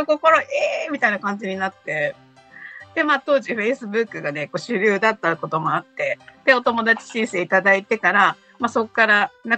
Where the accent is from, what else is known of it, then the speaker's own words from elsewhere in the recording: Kyoto, Japan; 私の地元京都では夏の風物詩祇園祭りが